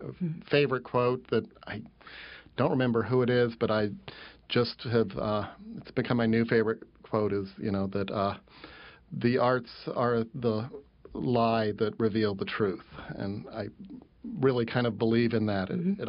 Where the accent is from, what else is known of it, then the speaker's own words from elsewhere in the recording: Colorado, United States; I grew up in Colorado, and it more grew from an awareness of nature